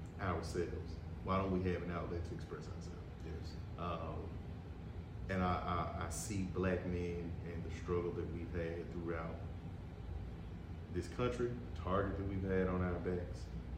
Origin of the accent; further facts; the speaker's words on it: Memphis, Tennessee, United States; But born and raised in Memphis, Tennessee, man. Came from a two-parent household with 8 siblings, you know.